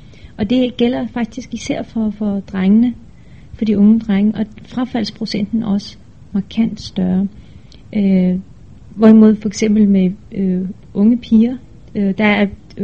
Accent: Esbjerg, Region of Southern Denmark, Denmark; also born or lived in Turkey; now in Aarhus, Denmark; så er jeg født i Tyrkiet, men jeg voksede op i Danmark. For lige at give en kort historie om min baggrund, så er jeg vokset op i Esbjerg. Jeg gik i folkeskole og gymnasie, og efterfølgende så flyttede jeg til Aarhus

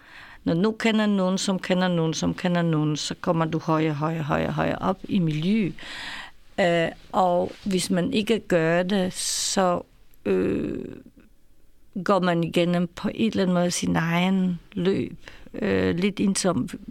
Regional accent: Poland; Danish is a second language; now in Denmark; jeg er stadigvæk en polak, som bor i Danmark, den faktum giver helt en status i den land, som du er ikke født

